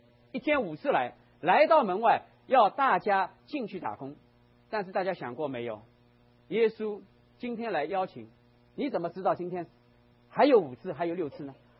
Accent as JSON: {"language": "Chinese", "region": "Shanghai", "country": "China", "said": "那我是上海人，会烧江浙菜"}